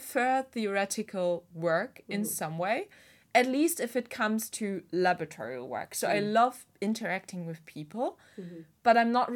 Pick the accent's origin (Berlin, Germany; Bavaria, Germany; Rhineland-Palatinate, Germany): Rhineland-Palatinate, Germany; Mainz; And there was this one course in my hometown university in Mainz